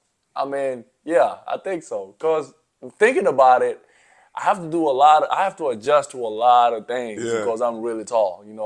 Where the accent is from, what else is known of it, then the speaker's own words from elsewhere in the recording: Nairobi, Kenya; also born or lived in South Sudan; I was born in South Sudan, but I didn't grow up there. Mm-hmm. I grew up in Kenya, Nairobi, Kenya.